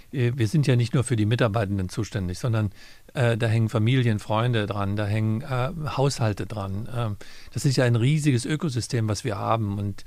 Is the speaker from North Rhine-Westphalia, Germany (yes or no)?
yes; Solingen, North Rhine-Westphalia, Germany; Aber das habe ich in meiner Heimatstadt Solingen gefeiert.